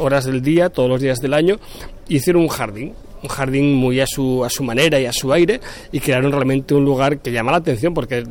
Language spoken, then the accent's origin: Spanish; Asturias, Spain; ya los empecé a amar en mi tierra natal, en Asturias